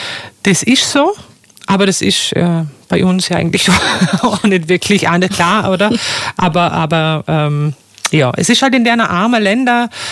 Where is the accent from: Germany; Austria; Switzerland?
Austria; ich als Österreicher